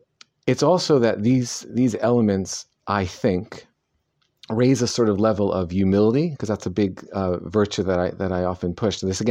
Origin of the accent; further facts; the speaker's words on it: New York, United States; growing up in New York in the 70s, I did not have very much contact with Muslims.